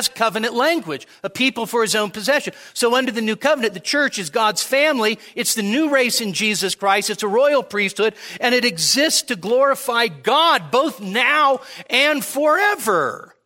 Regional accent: United States; born there; Am I glad I was born in America? You bet. Am I glad I was born in America and not Papua? Yes.

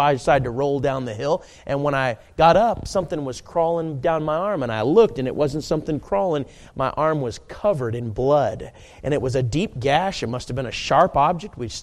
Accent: Schererville, Indiana, United States; And we grew up in Indiana, Schererville, Maryville, right on the border.

